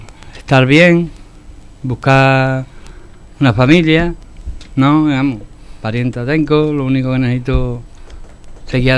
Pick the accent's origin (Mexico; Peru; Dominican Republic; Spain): Spain; Huelva, Andalusia; Yo tengo 50 años, soy de Huelva.